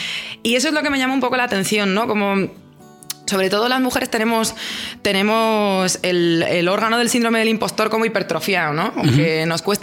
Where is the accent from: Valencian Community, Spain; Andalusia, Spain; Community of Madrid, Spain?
Community of Madrid, Spain; Madrid; soy de Madrid. No quiero vivir en Madrid.